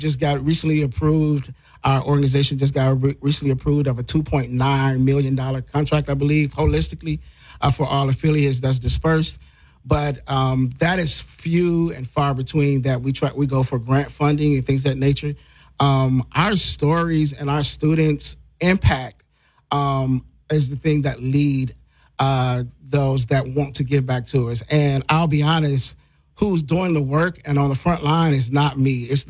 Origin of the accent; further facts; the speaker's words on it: Detroit, Michigan, United States; I grew up in Detroit, as you know